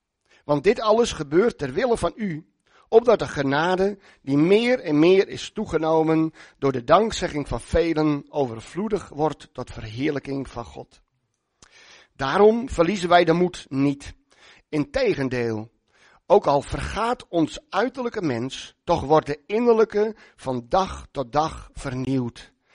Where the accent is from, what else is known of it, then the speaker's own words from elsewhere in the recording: Ternaard, Friesland, Netherlands; Ik kom samen met mevrouw uit Ternaat.